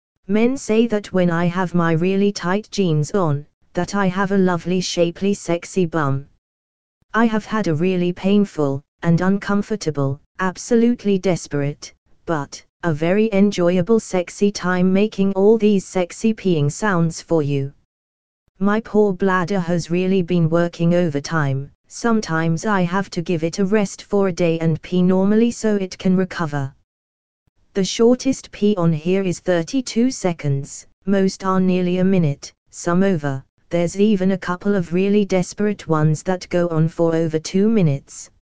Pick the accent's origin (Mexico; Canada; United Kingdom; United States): United Kingdom; England; So, a bit about me: I'm English, I'm in my late 20s